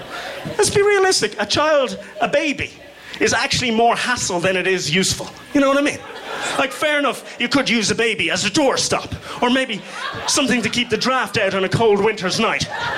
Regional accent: Ireland; now in United States; And our reputation as Irish people is so big here in America that when I walk into a liquor store, I can literally see the owner's eyes planning his early retirement

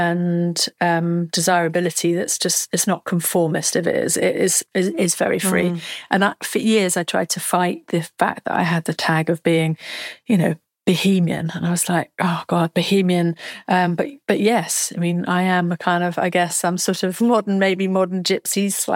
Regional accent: South West England, United Kingdom; I'm from Somerset.

